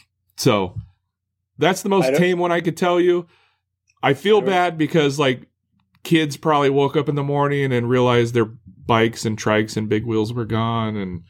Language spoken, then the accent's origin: English; Iowa, United States; I grew up in Iowa, which is also a very flat state. But where I lived, the city I lived, it has hills.